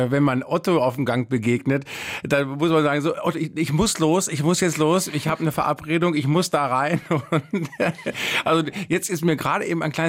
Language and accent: German; Bielefeld, North Rhine-Westphalia, Germany; In Bielefeld damals, meine Heimatstadt, Drei-Sparten-Theater.